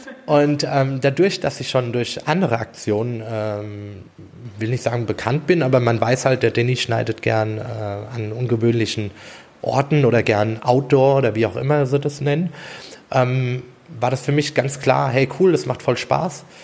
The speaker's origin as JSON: {"language": "German", "region": "Hesse", "country": "Germany", "tie": "born there", "lives_now": "Munich, Germany", "said": "bin in Hessen geboren, bin seit 6 Jahren in München."}